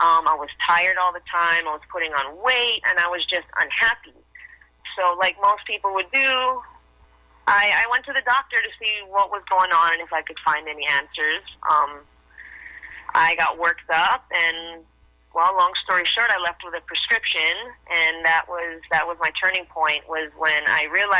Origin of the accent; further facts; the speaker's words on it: Hawaii, United States; Being born and raised in Hawaii, I mean, like most cultures and like many cultures, I grew up eating what my parents ate and what our grandparents ate.